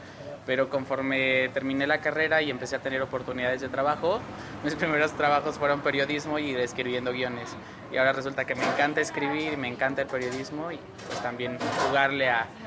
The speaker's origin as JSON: {"language": "Spanish", "region": "State of Mexico", "country": "Mexico", "tie": "born or raised there", "said": "yo soy del Estado de México, del norte del Estado de México, a hora y media de aquí. Ajá. Entonces, allá crecí, ya estudié"}